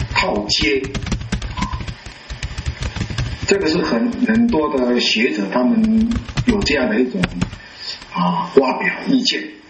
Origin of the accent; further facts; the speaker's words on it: China; 如果就我们中国人来讲，如果我们回到清朝以前的中国人的话